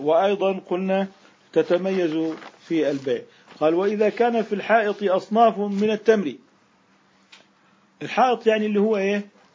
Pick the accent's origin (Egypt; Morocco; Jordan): Jordan; يعني نحن عندنا في الأردن يعتبر الفطور الجمهوري اللي هو الحمص والفول والفلافل